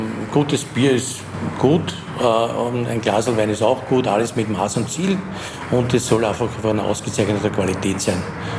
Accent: Lower Austria, Austria; born there; Ich bin ein Waldviertler eigentlich, ich bin im Waldviertel geboren

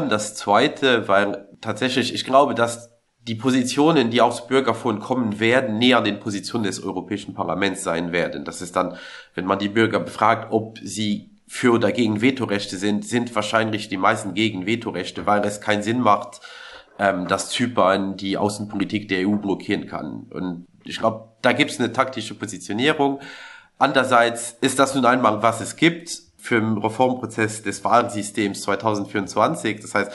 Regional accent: Luxembourg; Zum Beispiel, ich komme aus Luxemburg.

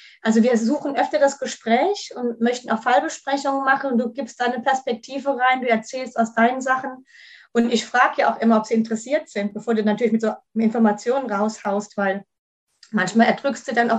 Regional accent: Kaiserslautern, Rhineland-Palatinate, Germany; ich komme aus Kaiserslautern

